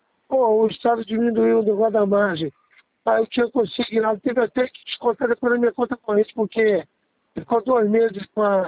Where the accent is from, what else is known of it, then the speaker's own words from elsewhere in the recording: Nova Iguaçu, Rio de Janeiro, Brazil; Nova Iguaçu.